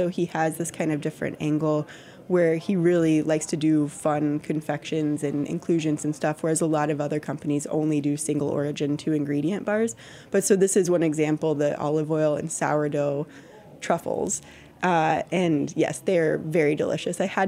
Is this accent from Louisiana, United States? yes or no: no; Texas, United States; I'm from Texas. I just moved here 2.5 years ago.